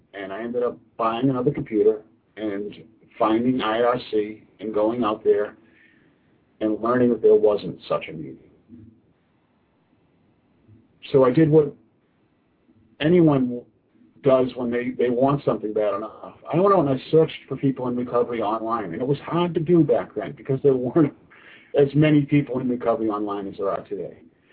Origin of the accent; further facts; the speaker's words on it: Massachusetts, United States; I'm from the Central Mass area.